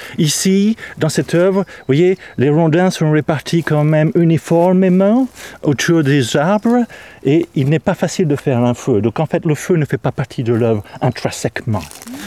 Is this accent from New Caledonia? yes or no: no; England, United Kingdom; French is a second language; cet endroit qui me rappelle beaucoup mon enfance en Angleterre.